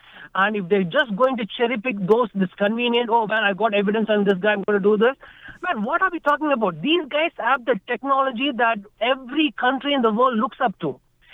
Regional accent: India; I'm from India

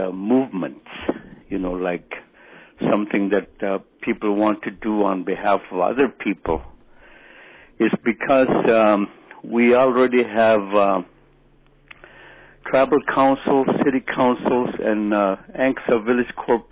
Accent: Russian Mission, Alaska, United States; also born or lived in Ohagamute / Marshall; I'm originally from Yukon River.

